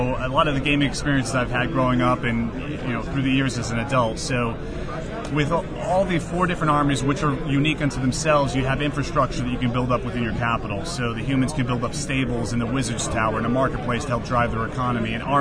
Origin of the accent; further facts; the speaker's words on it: New Haven, Connecticut, United States; You know, I'm from New Haven.